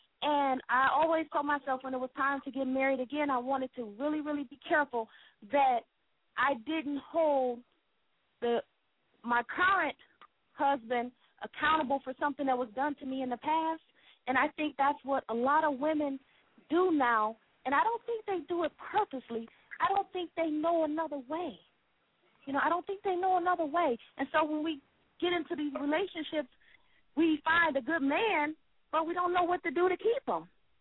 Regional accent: Michigan, United States; from Michigan.

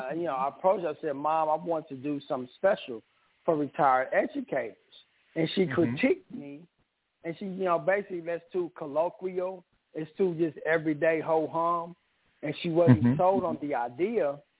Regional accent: Oklahoma City, Oklahoma, United States; born and raised in Oklahoma City.

